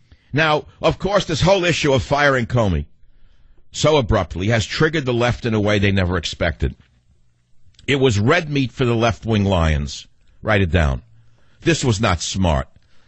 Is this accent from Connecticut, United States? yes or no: no; Queens, New York, United States; But putting aside my political instincts, since I come from Queens